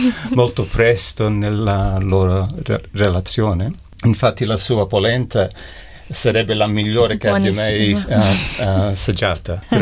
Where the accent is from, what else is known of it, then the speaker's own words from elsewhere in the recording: Melbourne, Victoria, Australia; I genitori si parlavano italiano fra di loro, e così io ho imparato a parlare l'italiano, era la mia prima lingua.